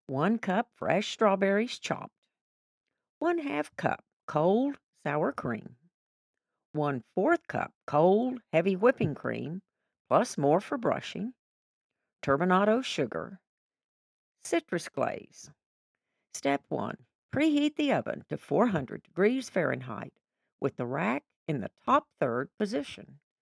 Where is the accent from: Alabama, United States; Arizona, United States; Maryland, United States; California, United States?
Alabama, United States; Jacksonville; My hometown of Jacksonville, Alabama, hasn't been kind to fast food establishments.